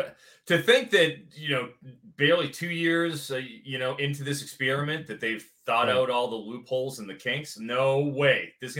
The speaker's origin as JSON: {"language": "English", "town": "Boston", "region": "Massachusetts", "country": "United States", "tie": "born or raised there", "moved": "yes", "said": "The worst in the 18 years since I emigrated from the East. I grew up in Boston."}